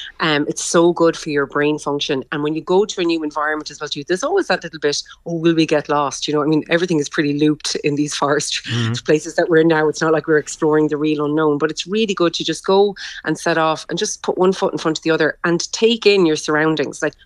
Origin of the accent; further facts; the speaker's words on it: Galway, Connacht, Ireland; I'm from Galway